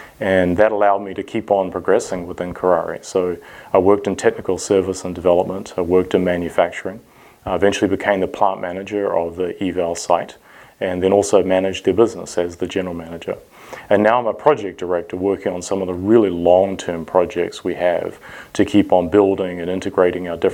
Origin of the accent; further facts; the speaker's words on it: New Zealand; now in Houston, United States; I'm from New Zealand originally. And I like to tell people that I'm a Kiwi that married a beautiful girl in Wisconsin and ended up working for a Japanese company in Houston, Texas.